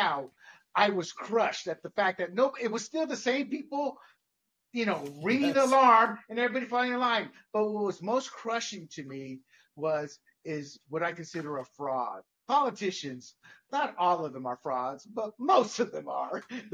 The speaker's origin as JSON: {"language": "English", "country": "Panama", "tie": "born or raised there", "said": "I was born and raised as an American citizen in Panama with a Panamanian mother whose father and her husband was in Vietnam fighting."}